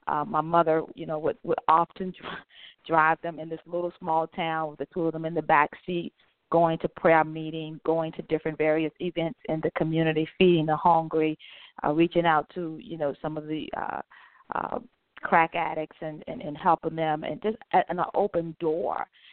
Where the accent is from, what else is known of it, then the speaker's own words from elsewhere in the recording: DeLand, Florida, United States; I grew up in DeLand, Florida, right outside of Orlando and Daytona.